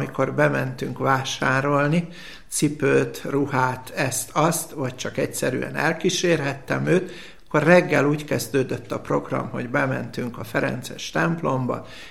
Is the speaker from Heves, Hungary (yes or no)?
yes; Vécs, Heves, Hungary; born there; és egy mátra-aljai gyönyörű szép kis faluba születtem, Vécs nevű községben, nagyon egyszerű földművelő családból